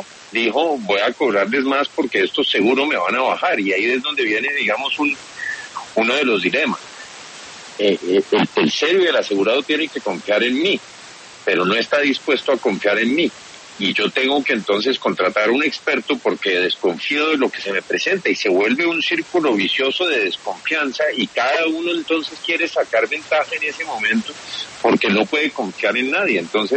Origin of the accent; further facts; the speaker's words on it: Colombia; soy colombiano